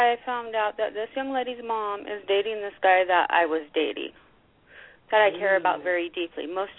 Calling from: Alaska, United States

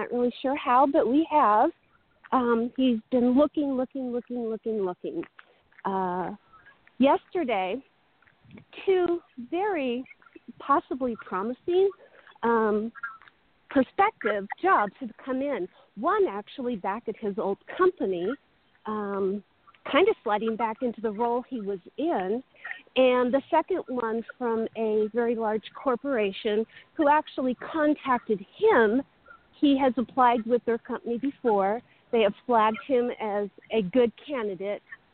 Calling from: Nevada, United States; It's early. I'm calling from Nevada.

